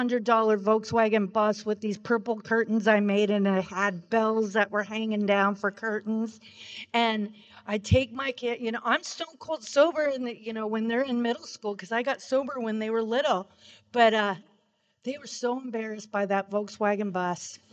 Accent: Bellingham, Washington, United States; Born and raised in Bellingham, Washington. Yes, look at that. I love it. Just a little north of Seattle and south of Vancouver, BC, back in the 70s.

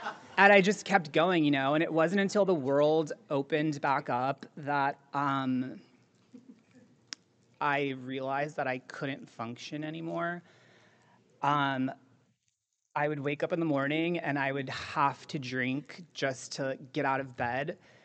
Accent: San Diego, California, United States; And yeah, I grew up here in San Diego

